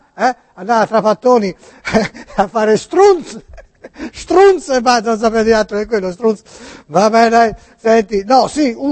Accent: Tuscany, Italy; No, ma no, perché noi siamo toscani.

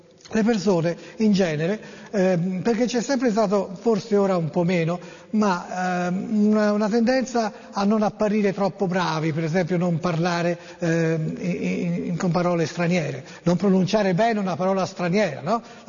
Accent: Florence, Tuscany, Italy; da fiorentina verace per discendenza, area linguistica, d'appartenenza, benché risieda in provincia

